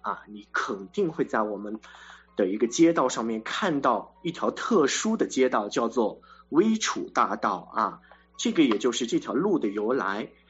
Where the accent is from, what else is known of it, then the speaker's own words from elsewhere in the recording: Chuxiong, Yunnan, China; 我们楚雄的少数民族有80多万啊